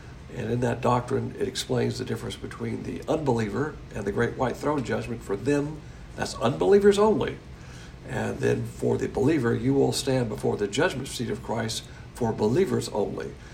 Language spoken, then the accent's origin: English; Alabama, United States; and he's from Alabama, of course, and I'm from Alabama.